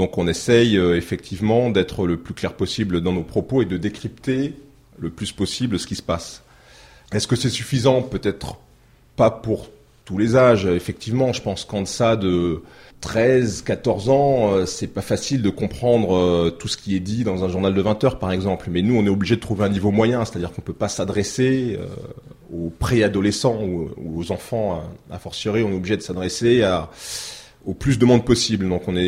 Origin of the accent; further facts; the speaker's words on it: Tours, Centre-Val de Loire, France; Moi, je suis né à Tours, j'ai grandi à Tours et j'ai fait mes études à Tours.